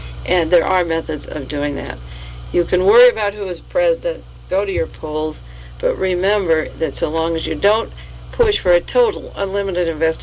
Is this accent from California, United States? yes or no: yes; Monterey, California, United States; He got an honorary degree at the Monterey Institute of Foreign Studies here in my hometown.